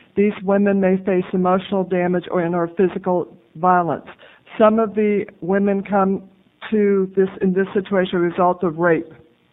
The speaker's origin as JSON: {"language": "English", "town": "Portland", "region": "Oregon", "country": "United States", "said": "I'm from Portland, Oregon, and I come as a representative of the YWCA."}